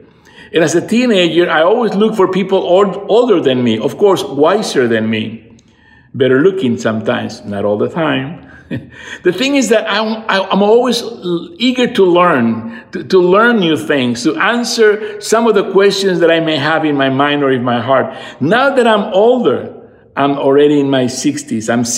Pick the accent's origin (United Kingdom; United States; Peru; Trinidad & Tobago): Peru; Lima; I'm originally from Lima, Peru.